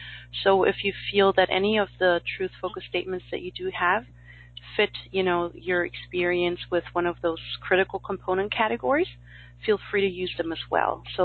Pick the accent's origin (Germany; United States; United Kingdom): Germany; I'm from Germany